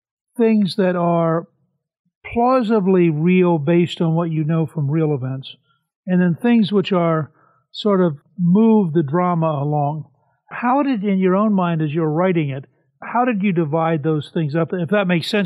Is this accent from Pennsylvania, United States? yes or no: yes; Harrisburg, Pennsylvania, United States; born there; As you know, I was born in Harrisburg.